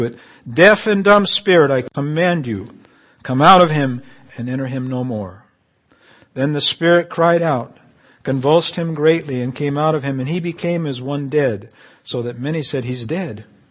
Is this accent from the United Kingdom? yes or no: no; Canary Islands, Spain; I remember growing up in the Canary Islands when I was about 9 or 10 years old.